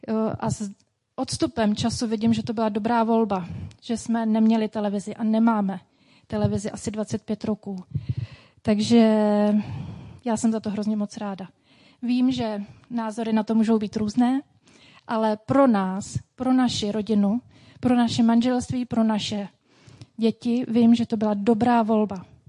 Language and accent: Czech; Ostrava, Moravian-Silesian Region, Czechia; Mockrát jsem to zažila ještě jako dítě v Ostravě.